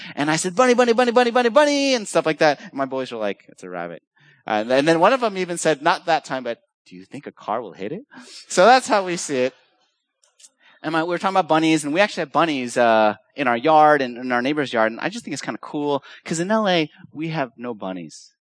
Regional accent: Los Angeles, California, United States; compared to where I grew up in California

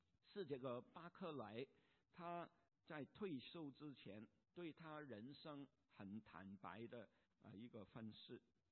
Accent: Hong Kong; 使我可以明白我们香港人叫打工仔

